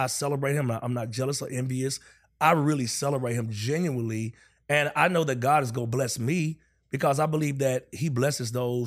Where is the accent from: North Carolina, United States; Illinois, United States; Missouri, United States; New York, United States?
North Carolina, United States; But then I kind of found out, like, he's from North Carolina. I'm from North Carolina.